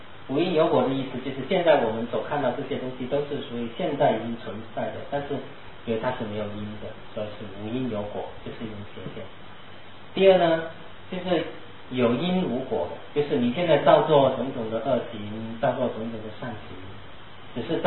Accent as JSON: {"language": "Chinese", "country": "China", "said": "中华民族，我们中国人很多认为的"}